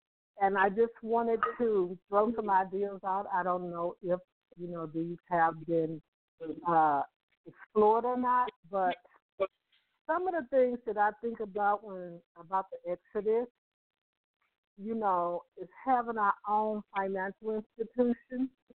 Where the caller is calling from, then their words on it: St. Louis, Missouri, United States; I'm calling from St. Louis.